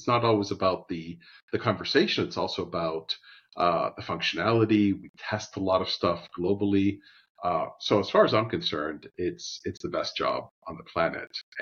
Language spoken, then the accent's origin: English; Miami, Florida, United States; I grew up speaking two languages natively, growing up in Miami in a Cuban American community. So I grew up speaking Spanish and English.